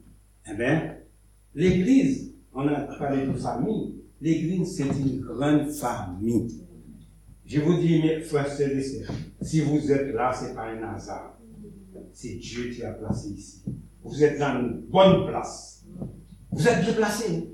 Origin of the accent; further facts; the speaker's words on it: Haiti; now in France; J'ai quitté Haïti. Je suis rentré en France en 88.